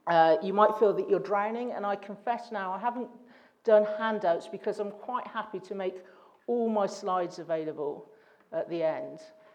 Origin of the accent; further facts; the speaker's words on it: Bristol, South West England, United Kingdom; accent: Bristolian; I am a girl from Bristol, which is the West Country in England, and I have R's.